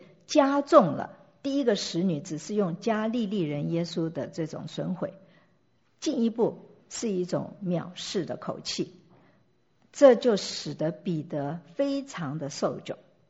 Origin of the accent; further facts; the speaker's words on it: China; 我们从中国来的